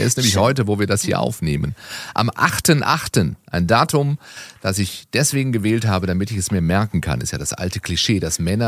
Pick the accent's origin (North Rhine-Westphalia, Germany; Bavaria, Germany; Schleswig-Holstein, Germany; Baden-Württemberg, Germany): Baden-Württemberg, Germany; Baden-Baden; in Baden-Baden, wo ich groß geworden bin.